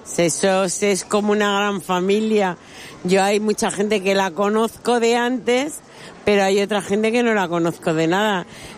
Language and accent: Spanish; Benidorm, Valencian Community, Spain; Pues soy de aquí, de Benidorm.